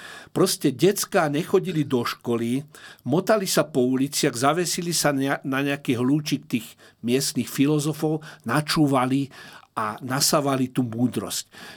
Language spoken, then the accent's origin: Slovak; Bratislava, Bratislava Region, Slovakia; Nie, že ja som ten mudrc z Bratislavy a oni sú tí chudáci